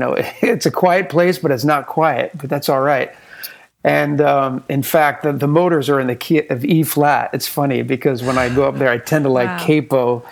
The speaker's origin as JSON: {"language": "English", "town": "Philadelphia", "region": "Pennsylvania", "country": "United States", "said": "We're originally from the Northeast, from Philadelphia."}